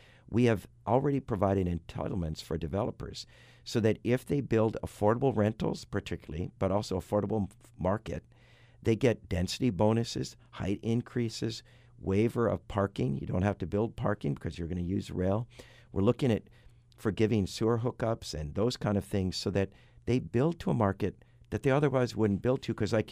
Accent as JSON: {"language": "English", "town": "Waipawa", "region": "Hawke's Bay", "country": "New Zealand", "tie": "born there", "said": "since I was born here in Waipawa in 1952."}